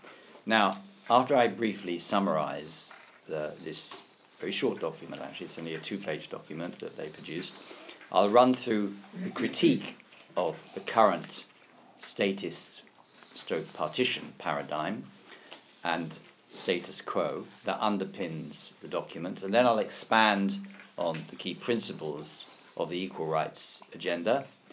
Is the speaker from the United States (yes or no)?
no; England, United Kingdom; I'm going on to Baltimore in a couple of days' time, back to England.